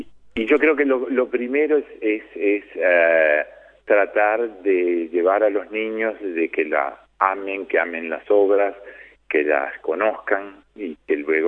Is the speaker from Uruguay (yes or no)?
yes; Uruguay; moved away as an adult; also born or lived in Italy; Yo me fui prácticamente del Uruguay como pintor, y el camino de la escultura lo fui descubriendo en Italia. Había hecho algunas cosas en Uruguay